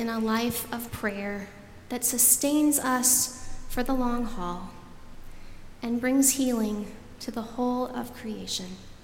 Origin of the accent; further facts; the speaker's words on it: Michigan, United States; now in Nashville, United States; I grew up in Michigan, and when I moved here to Nashville, people would comment on my accent.